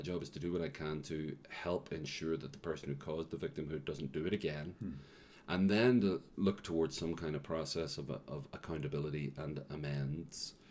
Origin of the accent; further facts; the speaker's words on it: Belfast, Northern Ireland, United Kingdom; And because I grew up in Belfast, and we couldn't get in the first night.